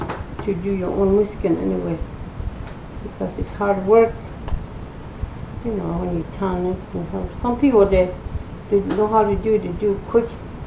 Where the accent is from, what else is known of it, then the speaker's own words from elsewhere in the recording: United States; I mean, I'm more entitled to that money than those white people. I'm Indian.